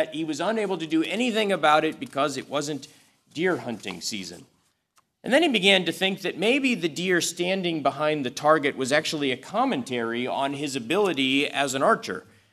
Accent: Wisconsin, United States; When I was growing up in Wisconsin, deer hunting season was a big deal, a very big deal.

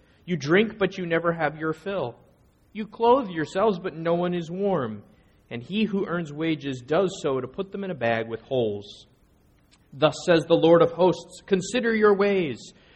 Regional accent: Green Bay, Wisconsin, United States; In the church that I grew up in Green Bay, Wisconsin, there were out in the foyer or the narthex area of the church two brown metal chairs with the ugliest orange cushions you have ever seen.

